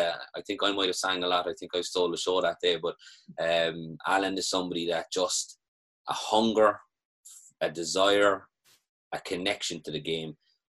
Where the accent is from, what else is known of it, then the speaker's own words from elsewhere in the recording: Bandon, Munster, Ireland; Conor's obviously from my hometown, Bandon, and would have played with our club and would be very close with my younger brother.